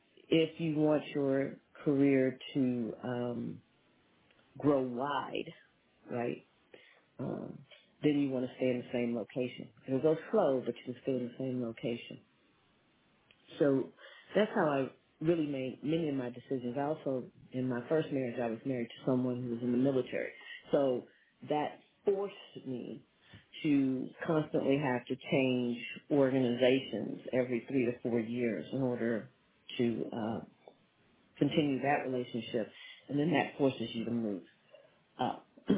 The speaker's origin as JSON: {"language": "English", "region": "Missouri", "country": "United States", "tie": "born or raised there", "said": "So I'm a Midwest girl. I grew up in the Show Me State."}